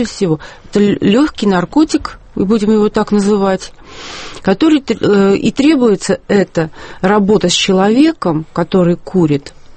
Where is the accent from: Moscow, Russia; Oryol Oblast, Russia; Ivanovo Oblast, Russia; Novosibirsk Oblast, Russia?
Ivanovo Oblast, Russia; Ivanovo; Ну, если говорить о нашем городе, а мы из Иваново